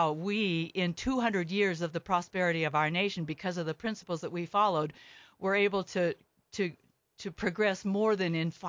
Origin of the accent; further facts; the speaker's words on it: Provo, Utah, United States; born there; also born or lived in Logan, Utah / Arizona / Austin, Texas; I was born in Provo, and my parents were going to BYU. My dad got a master's degree in Logan at Utah State, so we moved there.